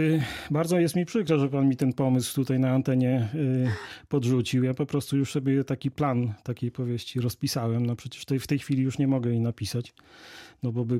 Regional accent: Lubycza Królewska, Lublin Voivodeship, Poland; to jest bardzo niedaleko granicy województwa podkarpackiego, moja rodzinna miejscowość Lubycza Królewska.

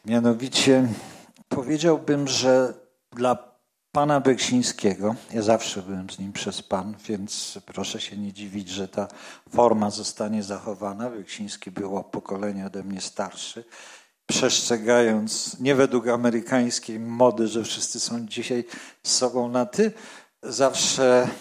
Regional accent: Kościan, Greater Poland Voivodeship, Poland; bo ja z Wielkopolski, z Kościana

